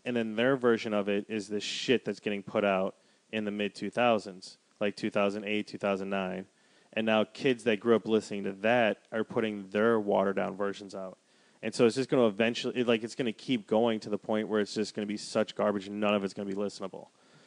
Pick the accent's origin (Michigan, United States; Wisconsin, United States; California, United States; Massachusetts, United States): Wisconsin, United States; Well, you know, he's from Minneapolis. I'm from Wisconsin.